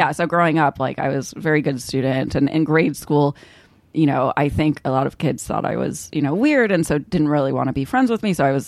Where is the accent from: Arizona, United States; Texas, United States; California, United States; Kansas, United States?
Kansas, United States; the weird thing about growing up in Kansas is that, you know, Kansas makes headlines every couple of years or so